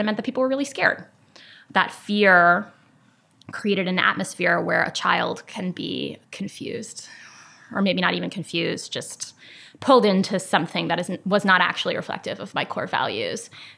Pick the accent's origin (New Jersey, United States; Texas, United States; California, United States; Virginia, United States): New Jersey, United States; I grew up in New Jersey, not exactly a hotbed of conservatism